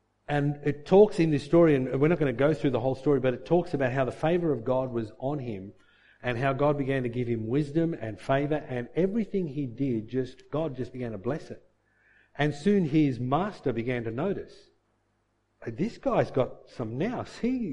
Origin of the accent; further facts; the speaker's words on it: India; I grew up in India. As a child, I grew up in India, and we had servants.